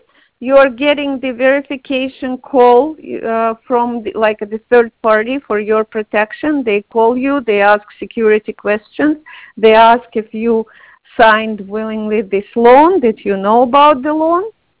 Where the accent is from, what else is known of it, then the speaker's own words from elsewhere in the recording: Odesa, Odesa Oblast, Ukraine; I'm from Ukraine, but not from Kiev, from Odessa. Different.